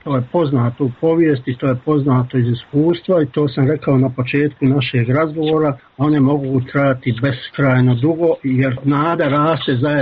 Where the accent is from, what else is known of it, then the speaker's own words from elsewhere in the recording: Bosnia & Herzegovina; znam da vam govorim kao Bosanac, da vam govorim kao onaj koga su bez njegove vlastite volje na ovom popisu pisali kao ostali.